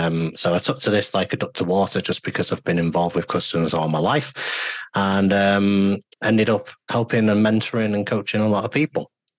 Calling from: Warrington, North West England, United Kingdom; Sunny Warrington, although it never is sunny this day and age.

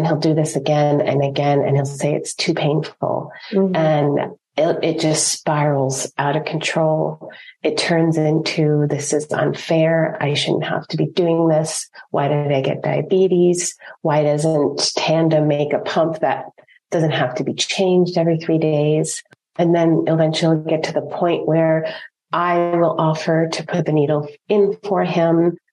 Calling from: Ontario, Canada; I'm calling in from Ontario, Canada.

